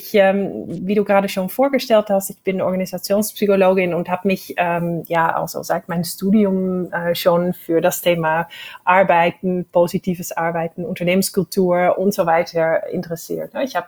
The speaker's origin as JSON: {"language": "German", "country": "Netherlands", "second_language": "German", "said": "du hörst, ich komme aus den Niederlanden"}